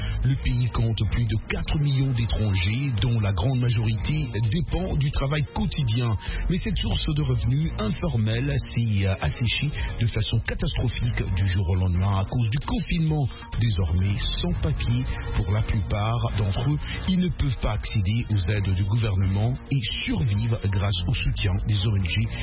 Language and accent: French; New York City, New York, United States; French is a second language; ça c'est ma ville ici aux États-Unis, hein, c'est New York City, ma ville, c'est là où j'ai grandi